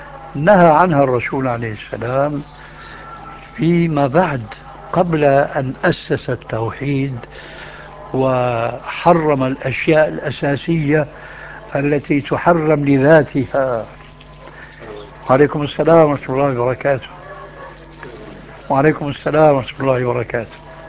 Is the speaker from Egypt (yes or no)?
no; Syria; عندنا في سوريا